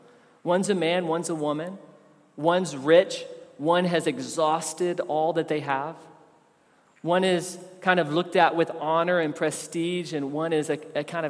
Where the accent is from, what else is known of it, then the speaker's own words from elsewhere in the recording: Tennessee, United States; I grew up in Tennessee, but those pagans in Georgia, they had the lottery.